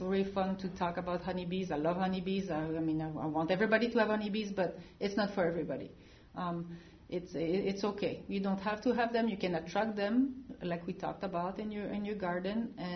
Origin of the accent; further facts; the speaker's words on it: France; English is a second language; now in United States; I came from France with my husband, and we've been living in the United States for 28 years now. And yes, this accent will always be with me.